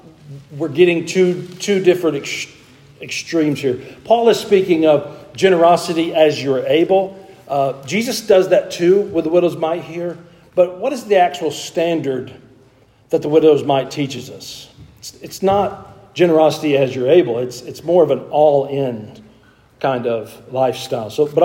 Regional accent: United States; I don't know these terms because I'm American

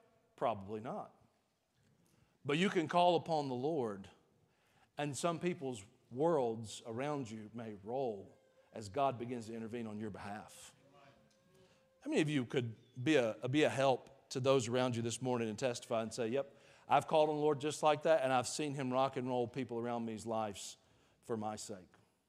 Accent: Georgia, United States; The church we grew up in Georgia, we had a lady, Miss Joella Davis.

